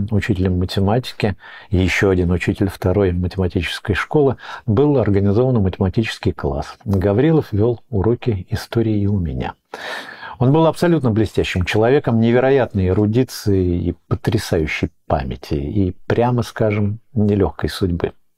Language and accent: Russian; Verkhnyaya Salda, Sverdlovsk Oblast, Russia; born there; Впрочем, я родился на Урале, в Верхней Сальде, от родителей, встретившихся в эвакуации.